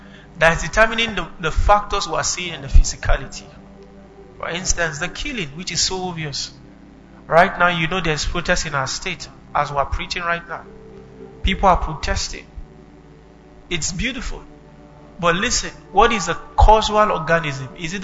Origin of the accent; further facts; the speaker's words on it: Benue, Nigeria; Nobody can deny the fact that in our state, prostitution is on a high rate. I am from Benue State. I can't deny that fact.